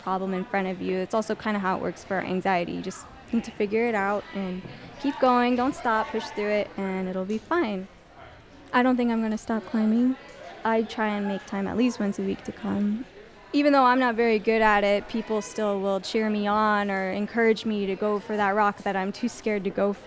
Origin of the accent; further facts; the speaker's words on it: Titusville, Florida, United States; now in Houston, United States; I'm from Titusville, Florida. I moved to Houston about 3 years ago.